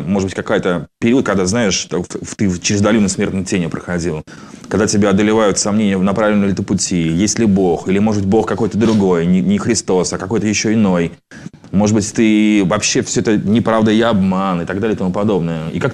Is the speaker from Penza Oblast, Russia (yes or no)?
no; Saint Petersburg, Russia; born there; Мы с тобой ровесники, на самом-то деле, да, мне тоже будет в этом году 39 лет. У нас тоже, у меня тоже есть дети. Я тоже родился в Ленинграде.